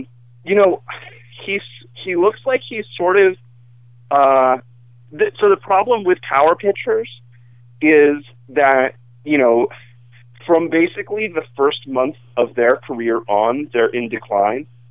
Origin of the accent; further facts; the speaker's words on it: Boston, Massachusetts, United States; growing up in Boston, it's a very availability, heuristic-driven thing